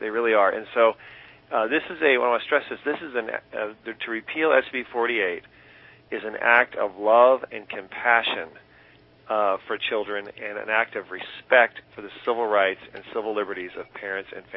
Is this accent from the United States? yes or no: yes; California, United States; born or raised there